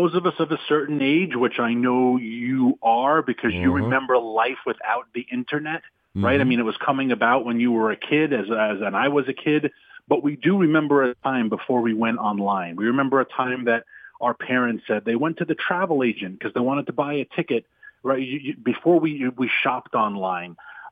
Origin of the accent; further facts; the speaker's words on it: Virginia, United States; My home state of Virginia wants to be the AI capital.